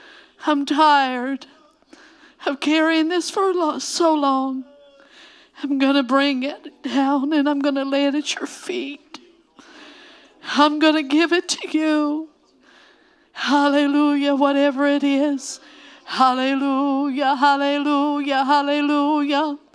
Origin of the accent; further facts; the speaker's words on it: Indianapolis, Indiana, United States; I grew up here in Indiana, in Indianapolis, a little girl receiving the Holy Ghost at Calvary Tabernacle 48 years ago.